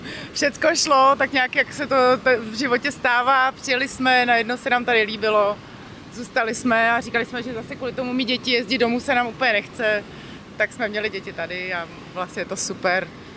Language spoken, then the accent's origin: Czech; Prague, Czechia; Jsem původně z Prahy a tam člověk je takový sám za sebe